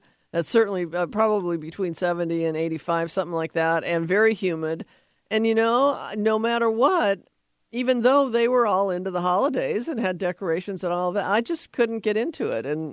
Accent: Seattle, Washington, United States; I grew up here in the Seattle area. And if it isn't cold, it's kind of like not the holidays.

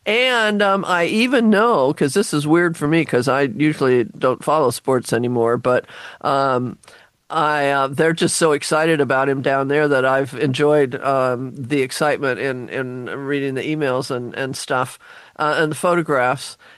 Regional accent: Seattle, Washington, United States; I grew up in Laurelhurst, and we live right next to Husky Stadium.

